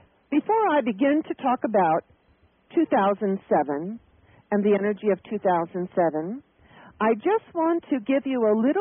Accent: New York City, New York, United States; I had prepared to go in December back to New York City. I'm from that area. I'm from the East Coast, and I haven't been to New York for a while

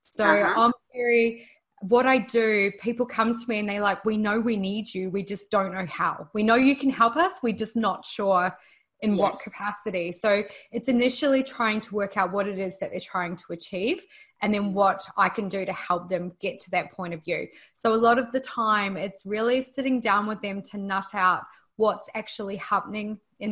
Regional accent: New Zealand; now in Australia; being a Kiwi as well

